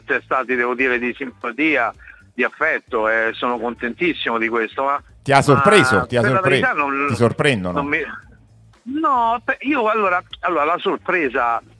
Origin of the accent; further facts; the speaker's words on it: Tropea, Calabria, Italy; Io a pescare al mio paese, a Tropea.